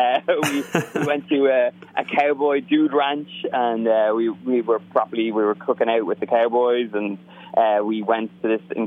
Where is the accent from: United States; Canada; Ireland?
Ireland; as an Irish person, you instantly cringe when you hear those words